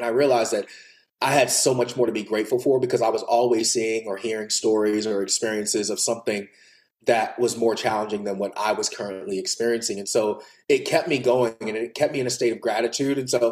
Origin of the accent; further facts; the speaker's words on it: Bible Belt, United States; as I said, I grew up in the Bible Belt.